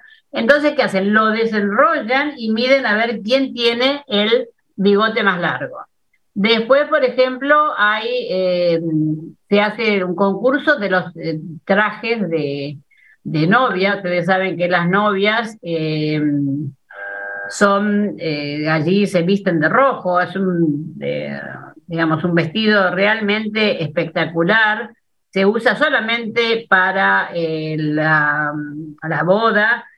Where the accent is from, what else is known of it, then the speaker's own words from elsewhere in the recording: Argentina; India es muy especial. Y lo digo yo como argentina